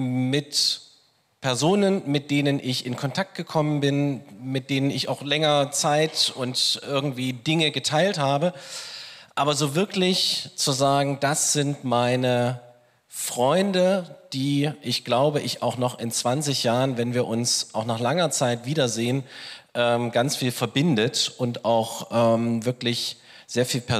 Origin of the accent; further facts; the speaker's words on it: Dresden, Saxony, Germany; now in Bietigheim, Germany; Ich bin aufgewachsen in Dresden und über verschiedene Stationen dann letztlich hier in Bietigheim gelandet.